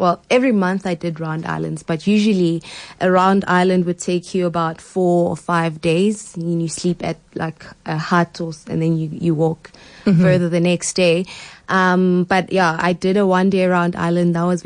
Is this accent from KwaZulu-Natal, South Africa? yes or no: no; Middelburg, Mpumalanga, South Africa; I grew up in Middelburg. If you know it, you know it's a mining area